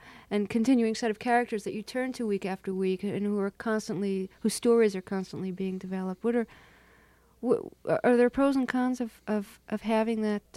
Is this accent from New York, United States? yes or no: yes; New York City, New York, United States; Because, like, I grew up in Brooklyn, New York, and listening to rock and roll stations